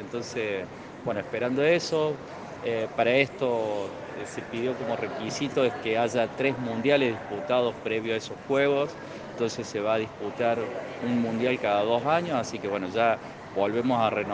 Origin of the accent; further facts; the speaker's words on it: Córdoba, Argentina; yo también soy de Córdoba